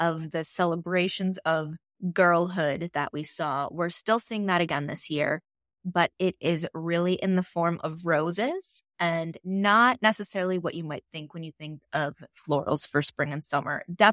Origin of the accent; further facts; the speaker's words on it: Chicago, Illinois, United States; And I'm a Chicagoan, as many people know.